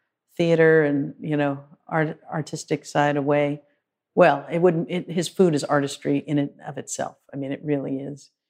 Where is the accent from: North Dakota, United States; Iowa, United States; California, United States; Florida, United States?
Florida, United States; I grew up in Florida, so I have seen Florida go through this incredible change